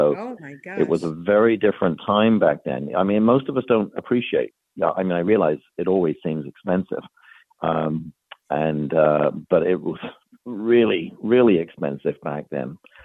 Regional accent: England, United Kingdom; now in Massachusetts, United States; I reside in Massachusetts. I'm not too far from Boston. And I've been here since 1996. I'm originally from England

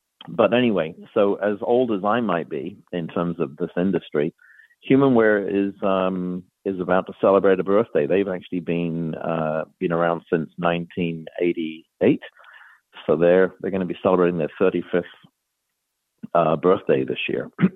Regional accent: England, United Kingdom; now in Massachusetts, United States; I reside in Massachusetts. I'm not too far from Boston. And I've been here since 1996. I'm originally from England

